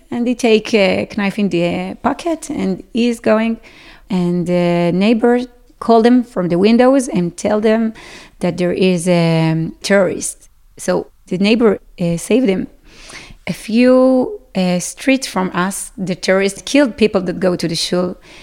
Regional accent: Sderot, Southern District, Israel; English is a second language; I am from Sderot. I'm 35 years old.

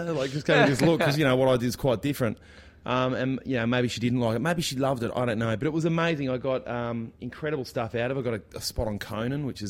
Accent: Australia; When I rock up at a gig and I'm Australian, it's just like, all right, you're just another...

